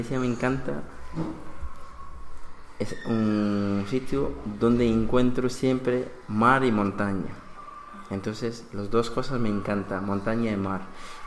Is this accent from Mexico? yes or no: no; Santiniketan, West Bengal, India; Spanish is a second language; En India es mi pueblo. Mi pueblo me encanta, en Santiniketan, donde yo crecí desde pequeñito.